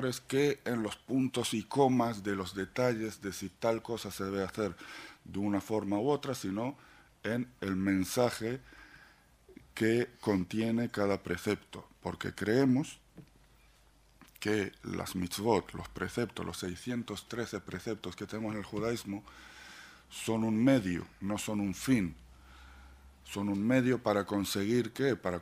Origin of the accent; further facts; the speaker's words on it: Israel; now in Spain; soy israelí español, llevo la mitad de mi vida en España, así que ya soy muy español.